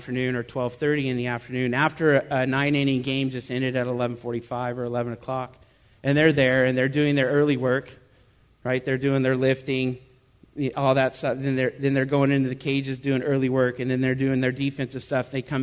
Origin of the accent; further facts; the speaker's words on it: Tustin, California, United States; I was born and raised in Tustin, California.